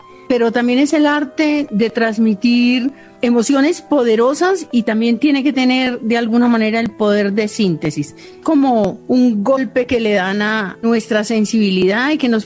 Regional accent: Amalfi, Antioquia, Colombia; born there; Era, en el momento en que yo nací, era muy remoto, ahora es menos. Era un pueblo del que solo se podía salir, digamos, a la capital en avioneta.

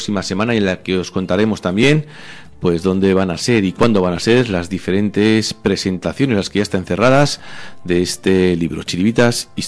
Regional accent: Armintza, Basque Country, Spain; esta recogida en mi pueblo, en Armincha

